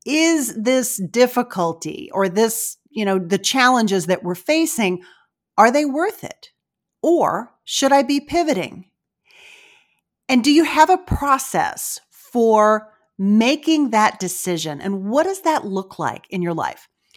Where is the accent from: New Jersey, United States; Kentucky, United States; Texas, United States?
Texas, United States; Rising Star; which is about 60 miles west of my hometown, which is called Rising Star.